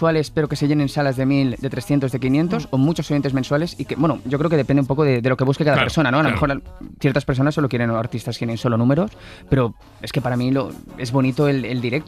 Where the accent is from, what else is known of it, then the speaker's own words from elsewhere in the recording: Valencian Community, Spain; estoy intentando aprender a hacer paella ya, como buen valenciano